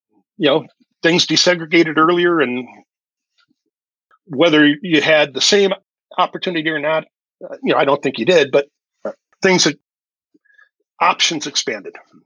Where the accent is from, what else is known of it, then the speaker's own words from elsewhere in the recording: the North, United States; I grew up in the North, I've lived in the North my whole life.